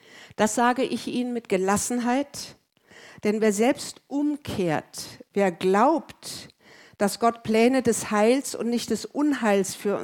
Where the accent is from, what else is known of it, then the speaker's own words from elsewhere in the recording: Bavaria, Germany; Ich komme aus dem Chiemgau in Oberbayern.